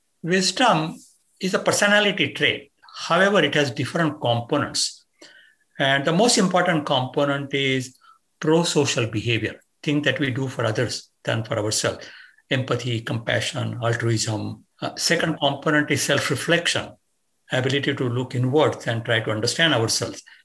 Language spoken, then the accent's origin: English; India; accent: Indian; now in United States; I was born and raised in India and I moved to the US.